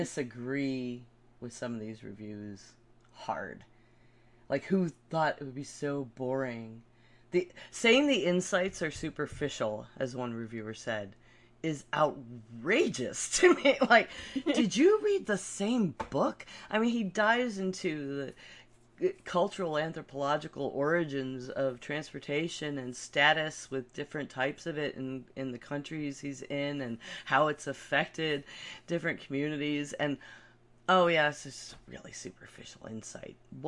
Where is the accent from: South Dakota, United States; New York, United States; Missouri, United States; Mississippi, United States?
New York, United States; Buffalo; I'm from Buffalo, and it's like the first city he mentions